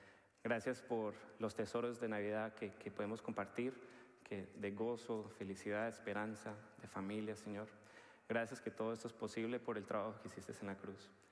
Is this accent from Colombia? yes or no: yes; Colombia; pero esa parte no estoy seguro si lo puedo hacer porque como soy colombiano, ustedes me entienden, ¿verdad?